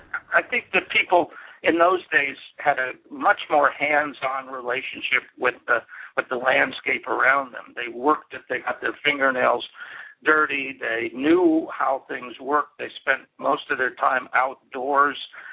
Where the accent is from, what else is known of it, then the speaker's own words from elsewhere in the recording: Michigan, United States; who even me in the 50s growing up in Michigan, I watched TV